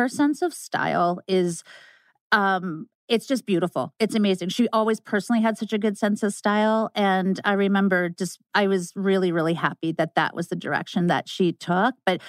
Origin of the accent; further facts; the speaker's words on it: New England, United States; now in Los Angeles, United States; I'm a beach girl. I grew up in New England on the coast. And so coming to LA was huge.